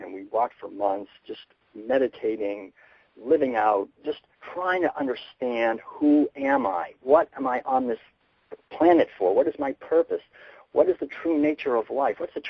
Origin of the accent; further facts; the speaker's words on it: Concord, Massachusetts, United States; I was born and raised in Concord, so I started reading